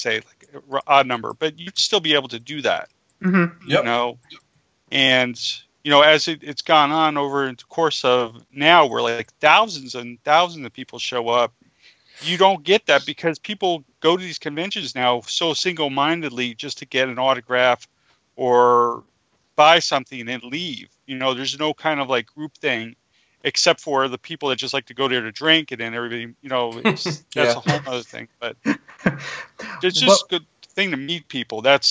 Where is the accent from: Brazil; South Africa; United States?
United States; New Jersey; since a lot of people know I'm from New Jersey, New York City area